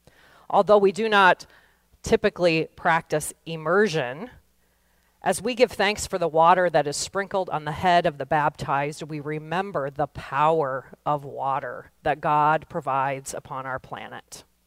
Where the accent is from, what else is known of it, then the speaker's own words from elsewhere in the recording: Nebraska, United States; One thing that is a constant, however, is the abundance of water in my home state.